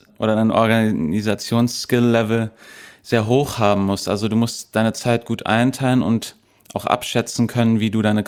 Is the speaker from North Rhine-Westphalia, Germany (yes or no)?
no; Berlin, Germany; accent: American; Ja, meine Mutter kommt aus England. Ich bin auch zweisprachig aufgewachsen hier in Berlin, allerdings auf einem amerikanischen Gymnasium. Deswegen leider kein britischer Akzent, sondern sondern amerikanischen